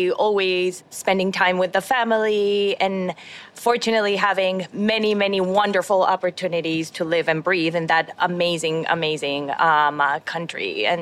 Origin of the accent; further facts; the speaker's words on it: Bogota, Bogotá, Colombia; I was Bogota. I was born and raised in Colombia in kind of like a traditional family.